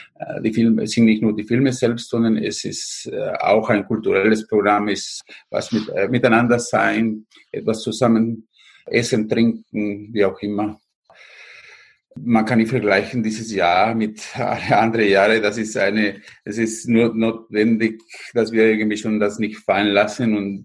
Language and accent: German; Guatemala; German is a second language; now in Vienna, Austria; Ich komme aus Guatemala, lebe ich in Wien seit einer Ewigkeit